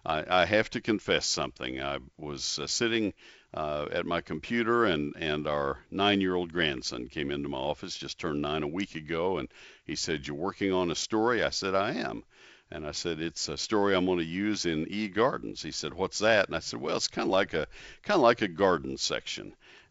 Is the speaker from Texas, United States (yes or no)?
yes; College Station, Texas, United States; Yeah, I grew up with it in College Station. I've known it all my life. We live outside the Dallas-Fort Worth area